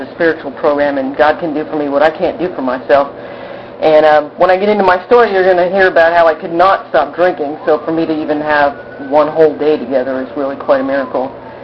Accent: New England, United States; I grew up in New England, and I grew up in a Catholic family up there, and, you know, it's kind of strict Catholic going on.

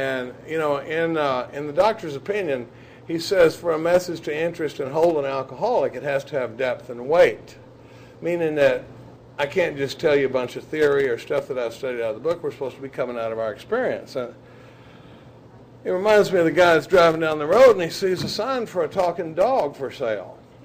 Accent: Dallas, Texas, United States; I grew up in Dallas, Texas, during the baby boom. I was born in the mid-50s

